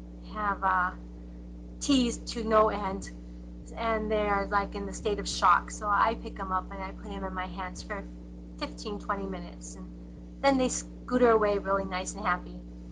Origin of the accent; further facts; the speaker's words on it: Tucson, Arizona, United States; I was born and raised in Tucson